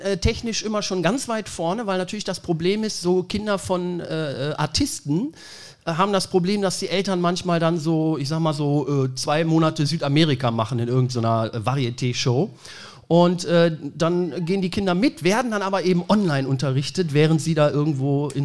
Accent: Lower Saxony, Germany; Ich bin ja ursprünglich aus Niedersachsen.

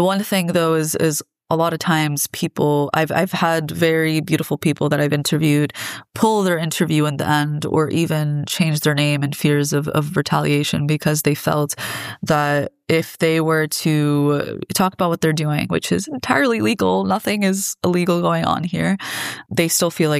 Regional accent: New York, United States; I mean, I'm from New York, and oh man, last time I went, I was detained for a couple hours because of my journalism work.

